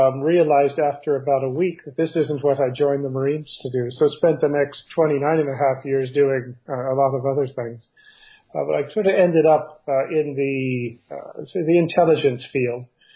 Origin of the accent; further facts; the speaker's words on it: Alexandria, Virginia, United States; I'm from the East Coast, from Virginia.